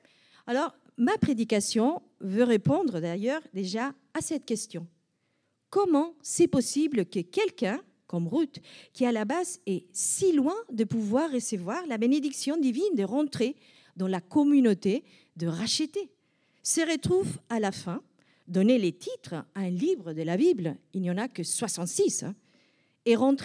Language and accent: French; Spain; Je suis espagnole, voilà.